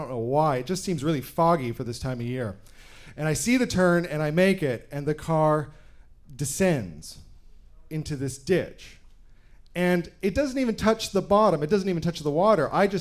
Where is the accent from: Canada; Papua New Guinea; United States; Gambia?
Canada; I'm out gassing my dad's car up out at a gas station out among the blueberry farms of my hometown in Canada.